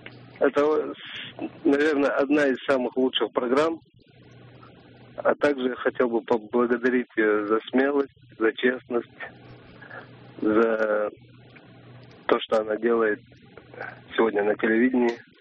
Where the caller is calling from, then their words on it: Moscow, Russia; Из Москвы.